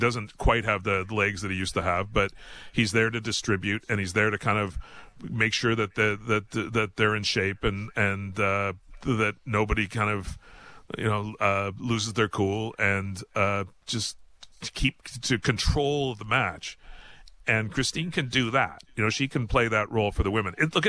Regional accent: Canada; as a Canadian, it's great to have her back playing for Canada

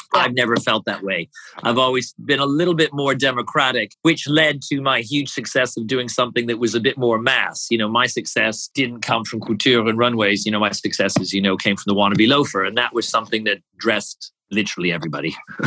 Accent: Canada; oh, I'm Canadian.

